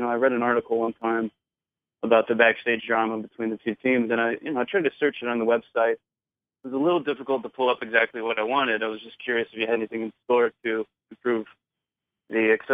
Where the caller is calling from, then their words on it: New York City, New York, United States; in New York City.